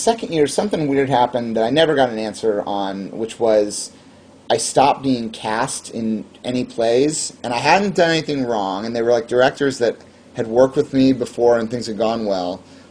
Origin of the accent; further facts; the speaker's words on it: Jefferson City, Missouri, United States; I grew up in Jefferson City, Missouri.